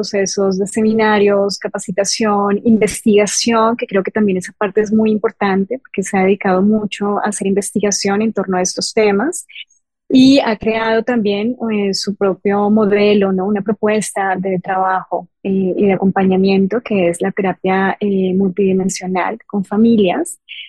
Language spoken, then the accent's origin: Spanish; Colombia; moved away as an adult; now in Mexico; soy psicóloga de Colombia. Llevo acá en México viviendo hace 11 años. Llegué a estudiar terapia familiar